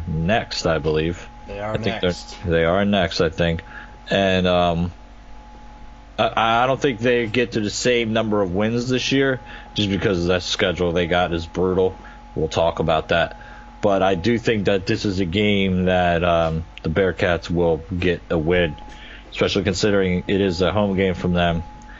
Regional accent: Pennsylvania, United States; at least because I grew up in Pennsylvania

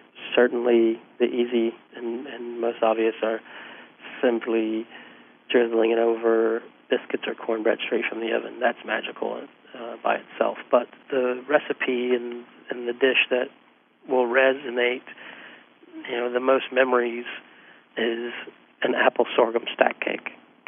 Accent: Wise County, Virginia, United States; these seeds originated from my hometown of Wise County, Virginia.

